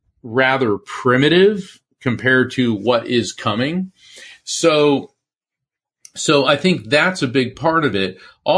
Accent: Florida, United States; we grew up in East Coast, Central Florida, and the surfing culture.

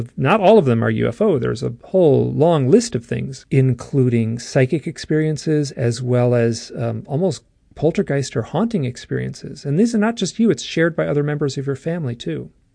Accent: Midwest, United States; And like her, I grew up in the Midwest

